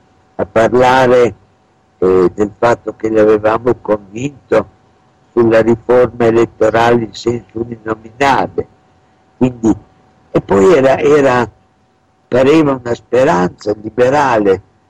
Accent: Bologna, Emilia-Romagna, Italy; Io sono bolognese

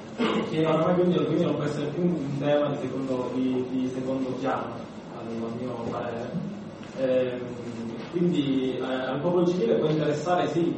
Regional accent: Praia a Mare, Calabria, Italy; vengo appunto da Praia Mare, sono uno studente dell'Università della Calabria, della facoltà di ingegneria.

